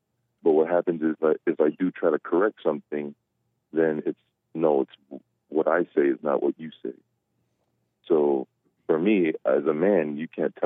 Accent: Hawaii, United States; I'm from Hawaii, and all my best friends are white

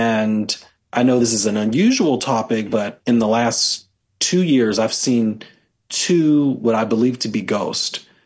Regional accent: Alabama, United States; as a kid growing up in Alabama.

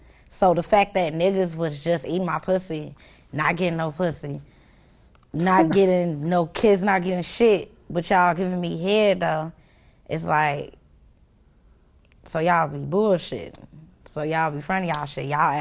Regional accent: Chicago, Illinois, United States; mind you, I'm coming from Chicago.

